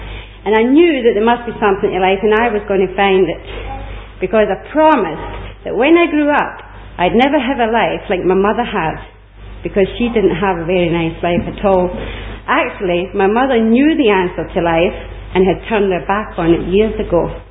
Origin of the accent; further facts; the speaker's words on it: Scotland, United Kingdom; Being born and brought up in Scotland during the war years wasn't without its ups and downs.